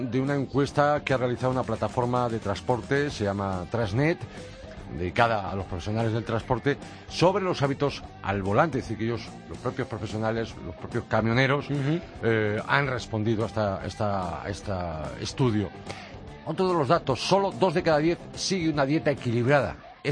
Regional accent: Galicia, Spain; ese marisco de mi tierra, ya. De Galicia

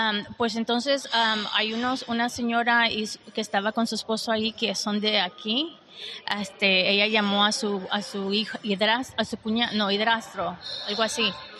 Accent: Dallas, Texas, United States; Pero como nosotros venimos de Dallas, Texas, de Estados Unidos, pues no tenemos, estamos en vacaciones, ¿no?

